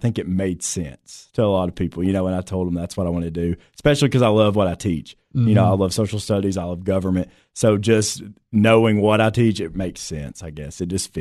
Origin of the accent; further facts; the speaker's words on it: Smithfield, Tennessee, United States; I am from Smithfield, Tennessee, not far from here. So I'm around the area.